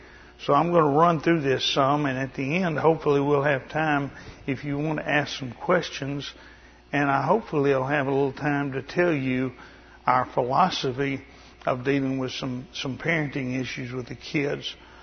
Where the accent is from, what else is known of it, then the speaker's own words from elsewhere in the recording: Texas, United States; born there; also born or lived in Louisiana / Mississippi / Alabama; And I used to live in, I was born in Texas. My parents were from Oklahoma. You know there are different languages in those states. I lived in Louisiana and Mississippi and Alabama.